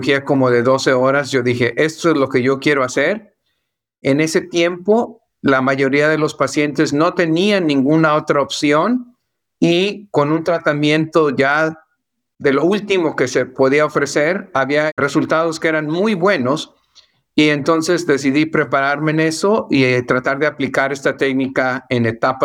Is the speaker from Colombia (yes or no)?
no; Mexico; moved away as an adult; Yo vine de México